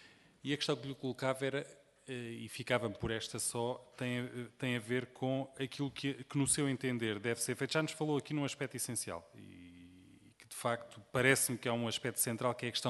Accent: Setúbal, Portugal; a Coca-Cola, que é feita em Palmela, do distrito de onde eu sou originário

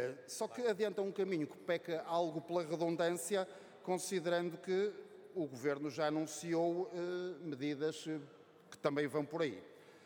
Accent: Porto, Norte, Portugal; now in Matosinhos, Portugal; eu como sou natural do Porto e habitar em Matosinhos

